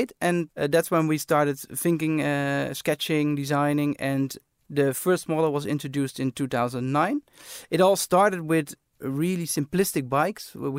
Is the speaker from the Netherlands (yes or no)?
yes; Amsterdam, North Holland, Netherlands; The idea of Van Moof popped up, actually, we're from Amsterdam, but the idea popped up in New York.